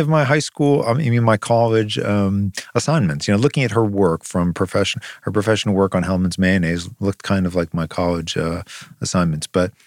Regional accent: New York, United States; Well, like I said, we grew up on Long Island, so I was really out there.

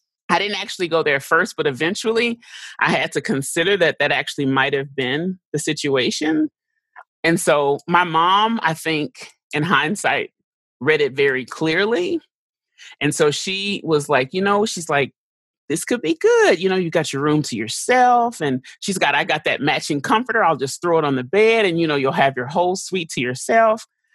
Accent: Texas, United States; I grew up in Texas, right? Texas has never been known for its, maybe now, Dallas.

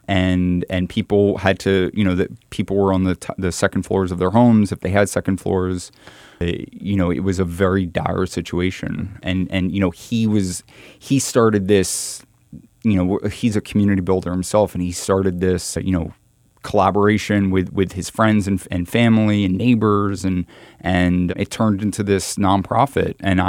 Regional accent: New York, United States; It is it's a part of being a New Yorker.

